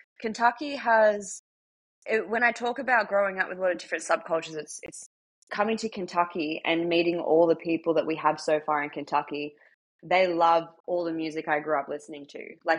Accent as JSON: {"language": "English", "country": "Australia", "tie": "born or raised there", "said": "So growing up in Australia with a love for different subcultures was definitely interesting."}